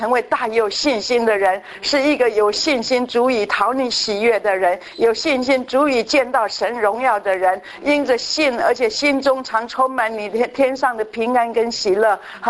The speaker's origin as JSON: {"language": "Chinese", "country": "China", "said": "亲爱的主耶稣，你也是我们中国人的神。我们中国人今天过年"}